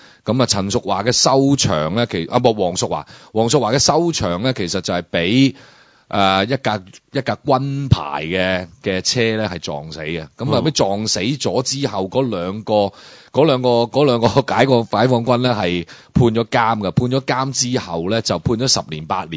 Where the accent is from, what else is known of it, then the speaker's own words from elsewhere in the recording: Guangdong, China; 咁或者我哋广东人咧就冇乜文化嘅